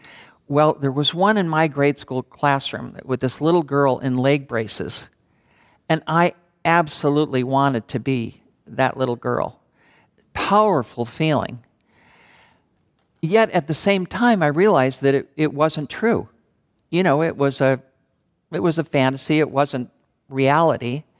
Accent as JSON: {"language": "English", "region": "Pacific Northwest", "country": "United States", "tie": "born or raised there", "also_born_or_lived": "New York", "said": "So I was born in New York and lived with my family there from the ages of 1 to 5 when my family moved out here to the Pacific Northwest."}